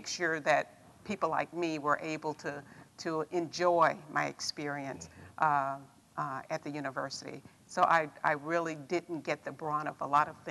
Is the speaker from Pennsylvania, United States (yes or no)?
no; Arkansas, United States; And, you know, I'm from South Arkansas, Southeast Arkansas. You speak and smile and all of that.